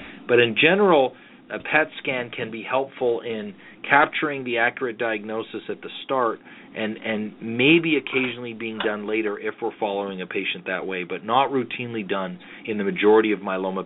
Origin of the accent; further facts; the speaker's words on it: Canada; despite being the Canadian pacifist here